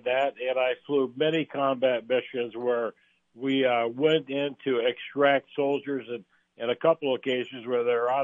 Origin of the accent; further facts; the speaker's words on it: Skidway Lake, Michigan, United States; It was a consolidated school district of three towns, Whittemore, Prescott, and Skidway Lake. I was from Skidway Lake.